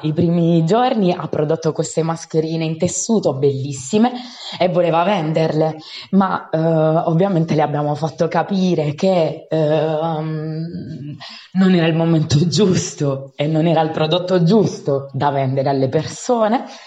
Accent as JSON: {"language": "Italian", "town": "Bergamo", "region": "Lombardy", "country": "Italy", "said": "io vengo da Bergamo altissima, si sente dall'accento"}